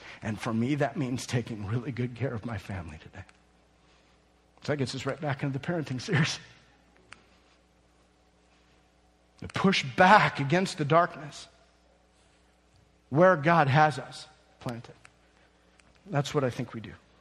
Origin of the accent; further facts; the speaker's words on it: United States; Honestly, I was starting to get frustrated as an American pastor, looking at what pastors were experiencing around the world